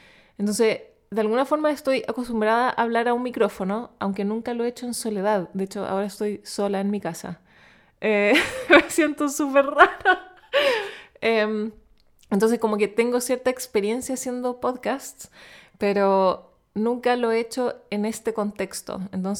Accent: Chile; Por si no lo saben, soy chilena, hablo en español la mayor parte del tiempo.

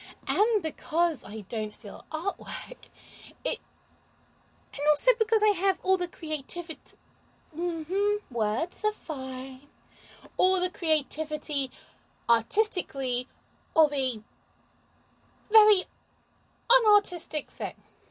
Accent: England, United Kingdom; I'm too polite to say because I'm English and we don't

